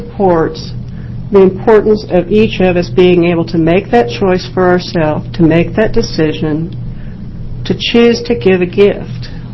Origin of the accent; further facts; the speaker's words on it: Kansas, United States; I'm here from Kansas, but I'm here as an Oregon donor mom.